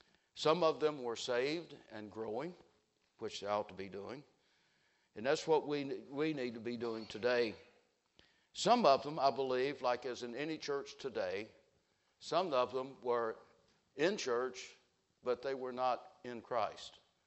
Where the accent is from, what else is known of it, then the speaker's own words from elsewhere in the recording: the South, United States; And I grew up in the South, and I know what I'm talking about, all right?